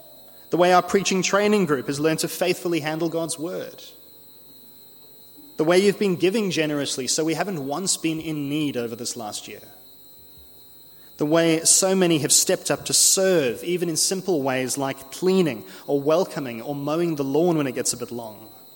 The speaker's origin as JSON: {"language": "English", "town": "Cape Town", "region": "Western Cape", "country": "South Africa", "said": "Now, I come from Cape Town in South Africa, and in my home city"}